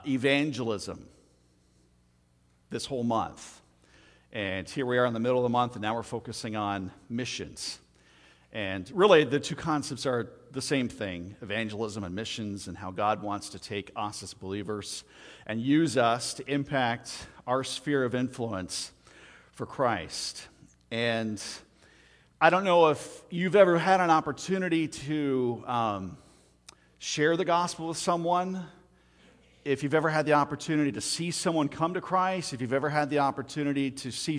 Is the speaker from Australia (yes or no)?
no; Canada; moved away as an adult; now in New Jersey, United States; So when I moved from Canada, I'm a native Canadian, lived there almost my entire life.